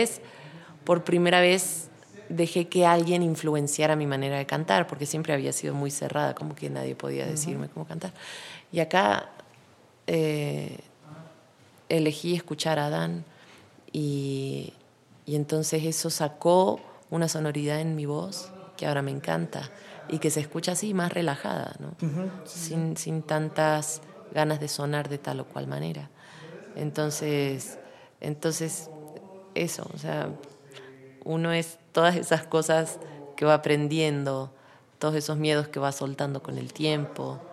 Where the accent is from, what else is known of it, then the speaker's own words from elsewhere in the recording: Córdoba, Argentina; Y soy de Córdoba, de Argentina, vengo de una familia que no es de músicos, pero siempre me han apoyado mucho.